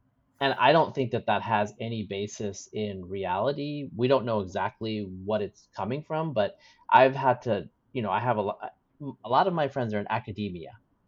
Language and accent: English; Oregon, United States; I didn't grow up in New Jersey. I grew up in Eastern Oregon.